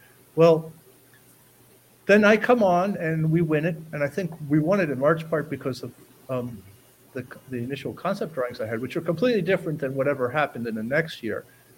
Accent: Italy; I grew up in Italy and I'm half Italian.

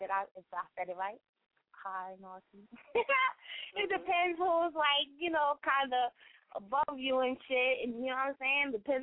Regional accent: New York City, New York, United States; born there; basically I was born in Harlem, New York, born in Brooklyn, and, you know, I stay in the Bronx, so, you know, I rep the Bronx right now and all that. But, you know, in all reality, I'm still a New Yorkian.

